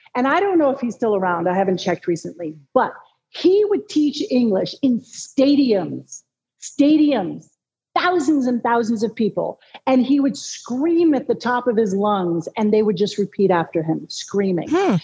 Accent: Connecticut, United States; I grew up in Connecticut

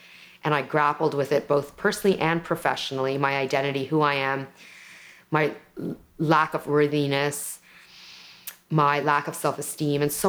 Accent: Canada; my parents immigrated from India to Canada. I'm Canadian. You're going to hear the Canadianisms in me. Like I'm literally sitting in Toronto, staring at the CN Tower.

